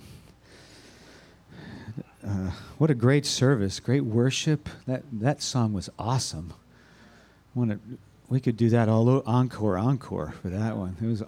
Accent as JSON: {"language": "English", "town": "Burnt Hills", "region": "New York", "country": "United States", "tie": "born or raised there", "said": "I grew up in Burnt Hills, New York, on Good Street, corner of Good Street and Forest Road."}